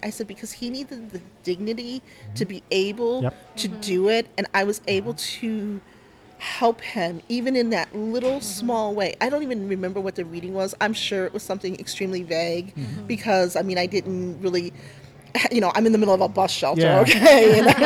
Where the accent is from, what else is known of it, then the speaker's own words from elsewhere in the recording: Cleveland, Ohio, United States; I grew up in Cleveland and used to ride the bus sometimes